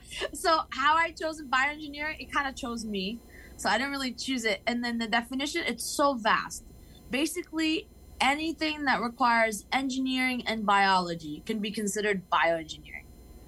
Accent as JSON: {"language": "English", "town": "Takoma Park", "region": "Maryland", "country": "United States", "tie": "born there", "said": "So, I was born in Tacoma Park, Maryland. That's very specific. But I was born in Maryland. My parents are Lebanese immigrants"}